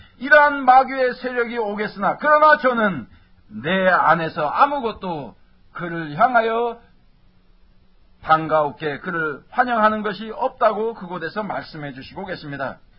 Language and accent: Korean; South Korea; 이것은 우리가 한국 사람으로서 참으로 그 정서가 비슷한 점을 봅니다.